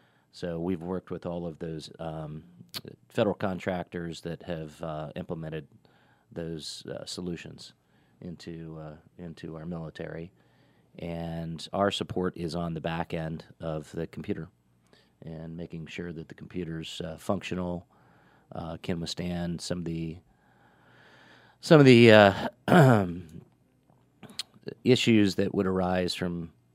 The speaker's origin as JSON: {"language": "English", "country": "United States", "said": "And as an American, I'm proud to see that continues."}